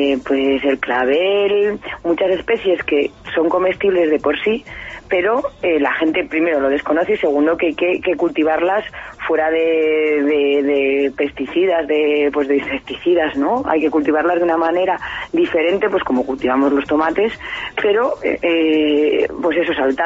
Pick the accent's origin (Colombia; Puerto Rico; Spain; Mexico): Spain; Olvega, Castile and León; also born or lived in Soria; now in Zaragoza, Spain; Sí, sí, soy de Olvega y he estado muchos años en Soria viviendo y bueno, y ahora estoy aquí en Zaragoza, cerquita también.